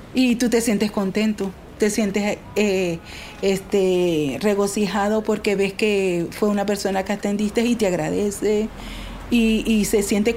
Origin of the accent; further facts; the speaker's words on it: La Victoria, Aragua, Venezuela; moved away; Bueno, nací en Venezuela, en una ciudad llamada La Victoria, estado Aragua. Allí me crié, allí estudié.